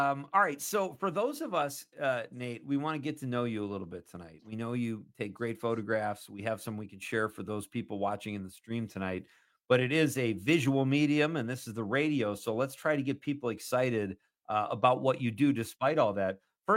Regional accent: Chicago, Illinois, United States; I come from my hometown initially was Chicago, and the great architecture there, it's known for it.

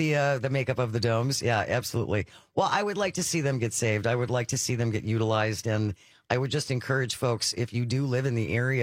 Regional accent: Milwaukee, Wisconsin, United States; But again, I grew up in Hartford as a city of Milwaukee resident.

